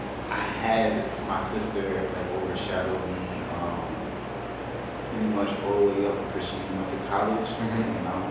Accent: Harvey, Illinois, United States; I'm from Harvey.

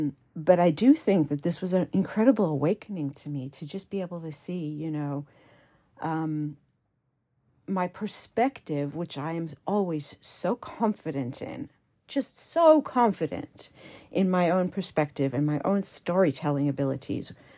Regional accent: South Africa; when I was growing up in South Africa, where I was constantly exposed to that horrific disparity of wealth

